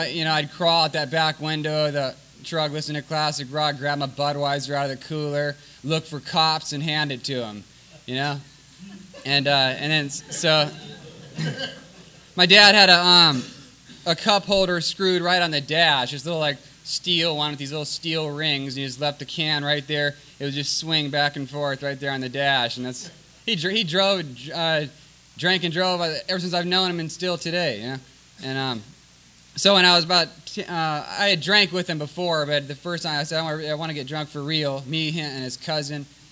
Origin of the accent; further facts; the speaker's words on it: San Diego, California, United States; I'm from San Diego, product of Oak Park, Horace Mann, and Crawford.